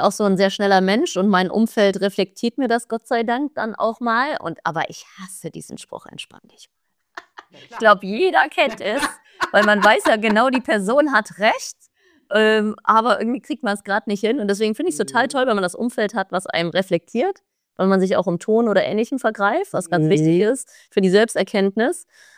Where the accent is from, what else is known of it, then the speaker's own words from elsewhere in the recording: Rhineland, Germany; für mich als Rheinländer, dieser Blick auf die Alpen, die dann mit Schnee bedeckt sind, das ist schon irgendwie wirklich ein schönes Gefühl.